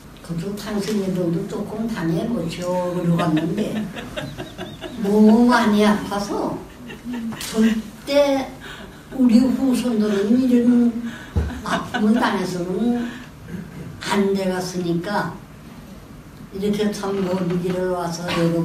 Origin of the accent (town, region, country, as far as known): South Korea